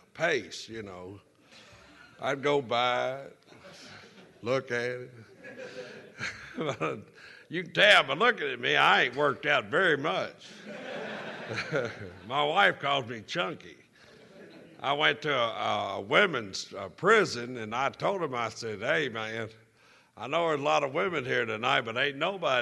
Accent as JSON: {"language": "English", "region": "Kentucky", "country": "United States", "said": "And I'm from Kentucky. So I'm happy, man."}